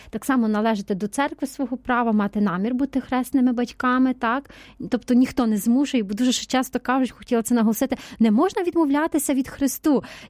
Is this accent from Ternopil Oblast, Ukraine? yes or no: yes; Ternopil, Ternopil Oblast, Ukraine; я з Тернополя, із парафії, з катедри